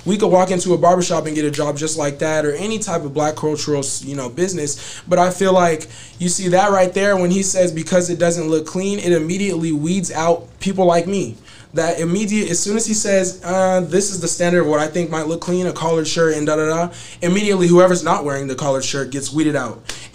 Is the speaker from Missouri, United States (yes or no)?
no; Las Vegas, Nevada, United States; I'm from Vegas, actually. Vegas? My family's from Chicago, but I'm from Vegas, so that's what it is for me.